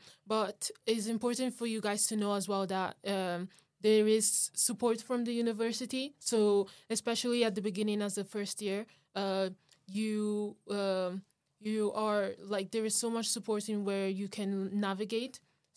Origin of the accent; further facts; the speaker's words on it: Italy; English is a second language; now in United Kingdom; So I come from Italy, and so it's quite different education in Italy in compared to the UK.